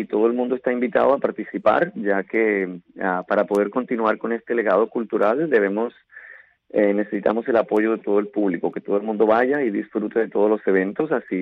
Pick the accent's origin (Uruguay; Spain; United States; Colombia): Colombia; moved away; Yo vine de Colombia hace 30 años.